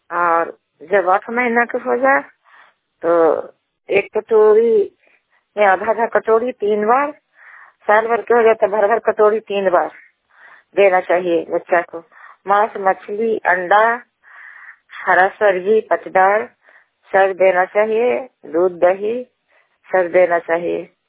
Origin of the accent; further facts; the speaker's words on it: Bihar, India; छठी घोसी के रहने वाले हैं, थाना हिलसा जिला नालंदा के निवासी हूँ।